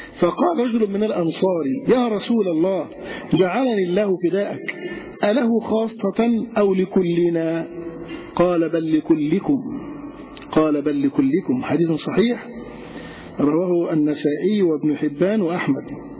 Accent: Egypt; كقولهم أعطاك عمره، عندهم في الشام، عندنا في مصر البقية في حياتك.

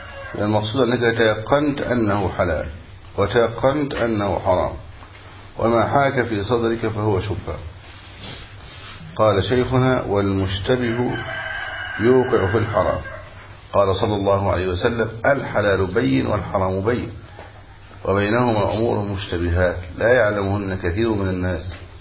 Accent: Egypt; وعندنا في مصر

